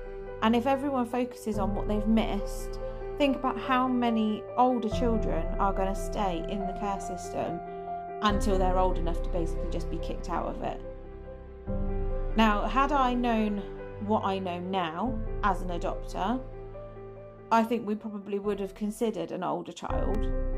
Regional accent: England, United Kingdom; I'm from England, just in case we've got any people listening from other countries.

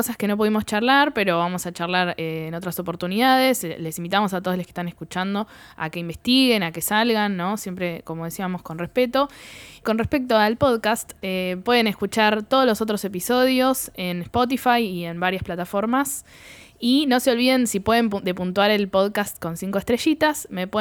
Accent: Buenos Aires Province, Argentina; los que somos de Buenos Aires, de por ahí del conurbano, o no tan del sur de Buenos Aires

